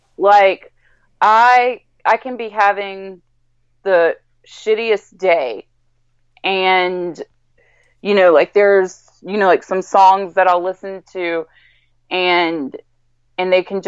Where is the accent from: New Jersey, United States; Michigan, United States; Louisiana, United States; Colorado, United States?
Louisiana, United States; I'm from Louisiana, from the South in the States.